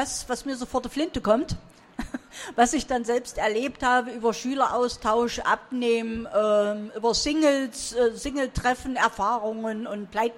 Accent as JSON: {"language": "German", "region": "Saxony-Anhalt", "country": "Germany", "said": "Ich komme aus dem Salzlandkreis und wir kochen eigentlich relativ deftig."}